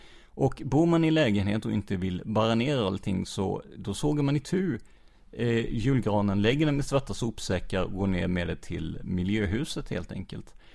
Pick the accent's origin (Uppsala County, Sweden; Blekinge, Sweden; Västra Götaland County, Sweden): Blekinge, Sweden; Rödeby; also born or lived in Karlskrona; för jag är ju uppvuxen i Rödeby